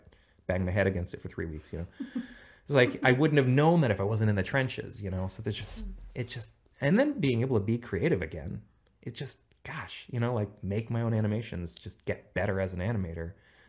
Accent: United States; I had considered them, actually, because I grew up right outside New York City.

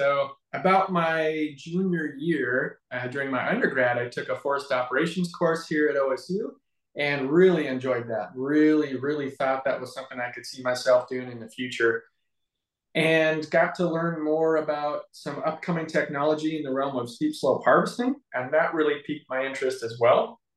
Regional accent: Oregon, United States; So I am from Western Oregon.

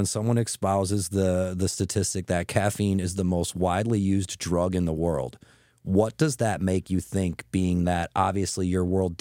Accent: Wisconsin, United States; I drank one cappuccino when I was like 17 growing up in Wisconsin

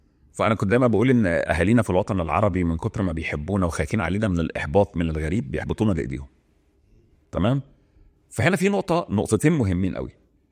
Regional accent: Mansoura, Dakahlia, Egypt; now in Cairo, Egypt; هو ممكن يكون ان انا نقلت من المنصوره رحت القاهره، ده غير تقليدي بالنسبه لاهل المنصوره

